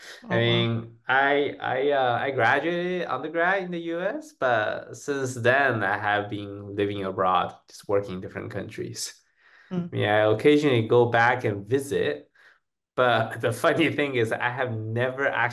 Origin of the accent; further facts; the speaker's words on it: San Diego, California, United States; Like, I'm from San Diego, and there are a lot of Hispanics, right?